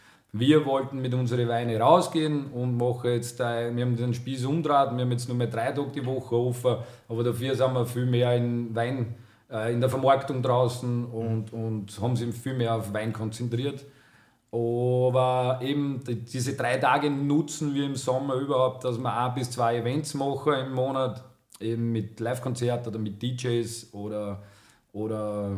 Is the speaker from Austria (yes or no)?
yes; Burgenland, Austria; tut man sich ein bisschen schwer als Burgenländer